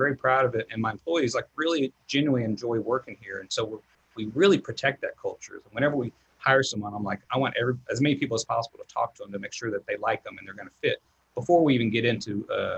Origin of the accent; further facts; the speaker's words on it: Texas, United States; I grew up in Texas, and most people that hunt, they grew up hunting with their dads and so forth.